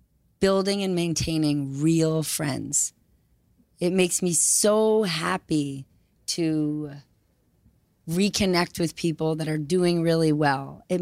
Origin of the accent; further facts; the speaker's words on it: United States; Being American.